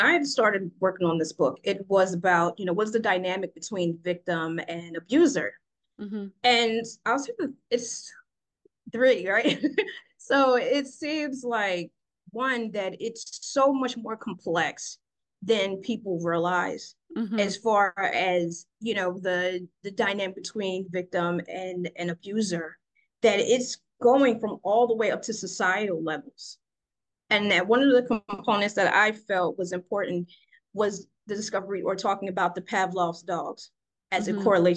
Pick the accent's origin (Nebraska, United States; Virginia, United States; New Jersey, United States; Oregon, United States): New Jersey, United States; So a few actually from my home state in New Jersey